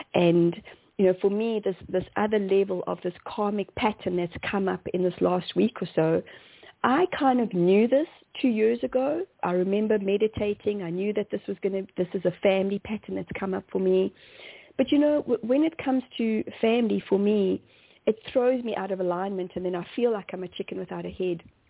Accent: South Africa; you know, I am from South Africa. Most of my family still lives in South Africa.

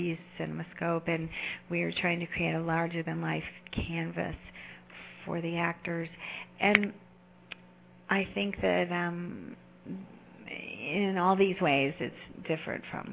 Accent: New York City, New York, United States; I also remembered seeing her name in the theater as a New Yorker.

